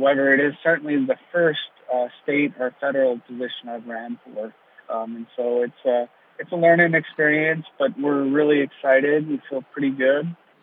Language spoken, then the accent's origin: English; Strawberry Lake, Minnesota, United States; I am born and raised in the area, and I am originally from Strawberry Lake on White Earth Reservation for White Earth Nation. And so I grew up in this area for a while there.